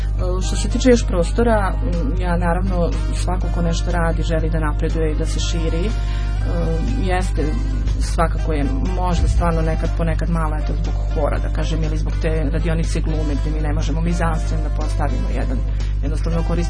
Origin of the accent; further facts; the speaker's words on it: Lapovo, Šumadija, Serbia; ja rodom iz Lapova i u Lapovu imam puno prijatelja, imam na kraju krajeva kuću i majku i tamo sam vrlo često vikendom